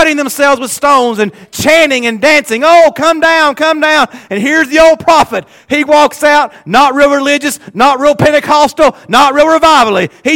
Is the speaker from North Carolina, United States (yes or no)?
yes; Stacey, North Carolina, United States; born there; but I was born in Stacey, North Carolina. I mean, man, I come from southern cotton mill, poor people.